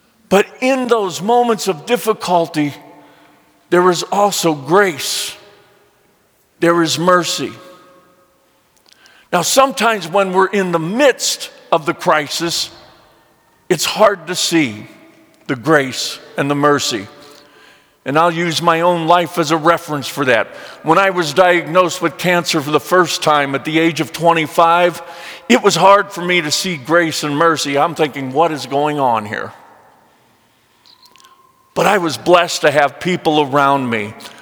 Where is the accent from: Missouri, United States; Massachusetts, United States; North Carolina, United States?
Missouri, United States; I grew up in Missouri, the Show Me State.